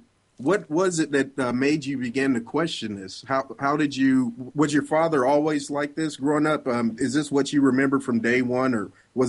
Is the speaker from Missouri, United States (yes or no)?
yes; Kansas City, Missouri, United States; We're both Kansans here, and yeah. I'm from Kansas City